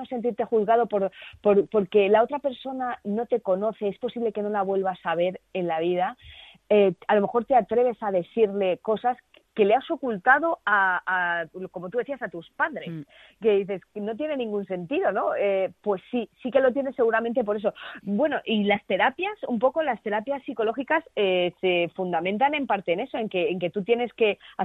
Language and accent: Spanish; Alicante, Valencian Community, Spain; Además, siendo en mi tierra, viendo a mis padres emocionados, llorando